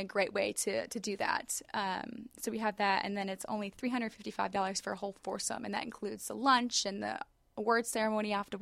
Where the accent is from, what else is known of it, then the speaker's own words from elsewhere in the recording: Maine, United States; now in Atlanta, United States; Well, first, I grew up in Maine. I'm a very sheltered young child in Maine